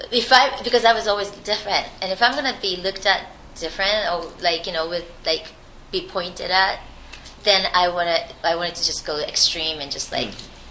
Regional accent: Shibuya, Tokyo, Japan; I'm from Shibuya.

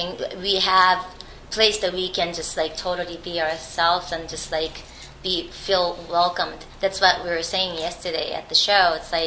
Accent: Shibuya, Tokyo, Japan; I'm from Shibuya.

